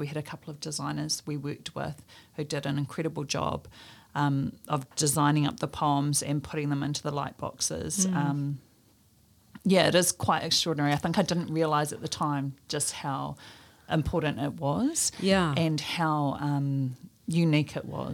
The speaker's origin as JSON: {"language": "English", "region": "Taranaki", "country": "New Zealand", "said": "I've been told I don't look like I'm from Taranaki, that I don't have that Taranaki look about me."}